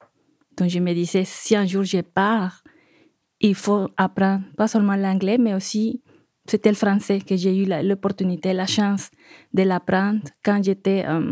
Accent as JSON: {"language": "French", "country": "Mexico", "lives_now": "France", "said": "Oui, je viens du Mexique. Moi, je suis arrivée ici en 2005."}